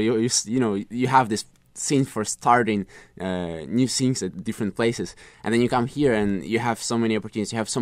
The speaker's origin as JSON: {"language": "English", "country": "Ukraine", "second_language": "English", "said": "I'm from Ukraine, right? And I came to Freiburg Academy this year."}